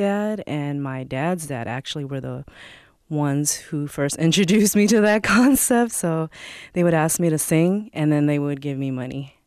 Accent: Philippines; So being Filipino, food was a staple. And there was Filipinos, we like to cook for like 100 people, even though there are only 10.

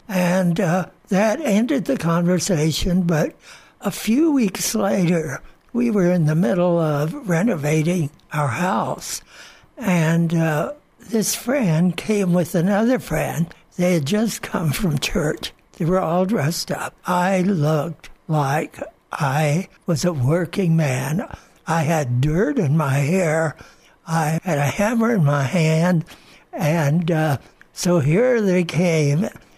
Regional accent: Chamberino, New Mexico, United States; born there; now in Mesilla, United States; I was born in Chamberino, New Mexico, which is just down the road. We've always called that home, too. I have two homes, Chamberino and Mesilla, but Mesilla's been my home longer than Chamberino.

